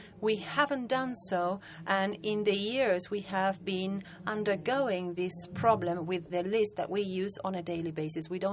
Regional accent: Argentina; English is a second language; I am from Argentina.

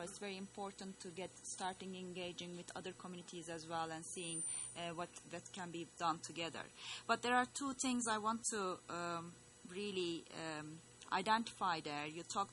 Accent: Turkey; I'm from Turkey originally

